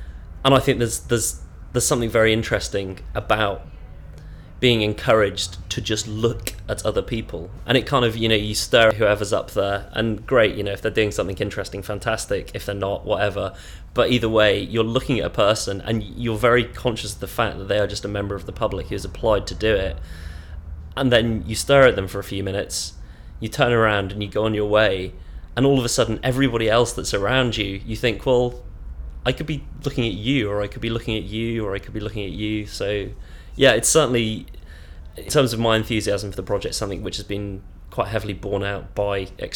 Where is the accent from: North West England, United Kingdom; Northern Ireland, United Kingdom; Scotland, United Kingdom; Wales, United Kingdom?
North West England, United Kingdom; Liverpool; My date of birth is the 9th of July 1980 and I come from Liverpool.